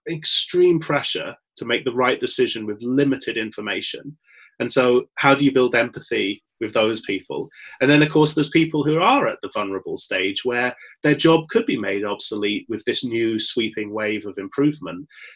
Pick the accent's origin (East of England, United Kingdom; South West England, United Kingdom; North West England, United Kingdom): North West England, United Kingdom; I grew up in Cumbria, which had a big mining industry